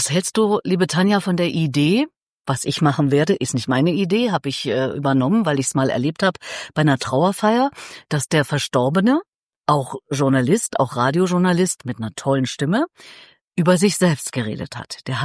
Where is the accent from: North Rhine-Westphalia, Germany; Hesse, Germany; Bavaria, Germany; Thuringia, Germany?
Thuringia, Germany; now in Berlin, Germany; Also ich komme nicht aus dem Norden, ich komme aus Thüringen, lebe seit 100 Jahren in Berlin, gefühlt.